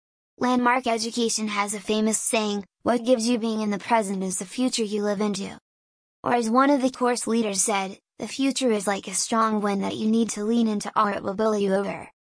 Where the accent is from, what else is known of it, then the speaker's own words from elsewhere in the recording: Hungary; I grew up in Hungary and I never saw bullying.